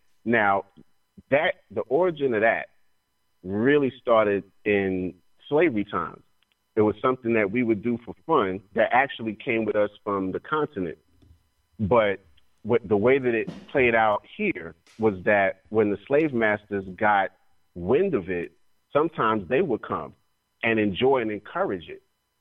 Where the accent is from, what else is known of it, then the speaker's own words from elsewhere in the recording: Brooklyn, New York, United States; Where I grew up in Brooklyn, in the Jewish section, they do not buy anything that's not Jewish.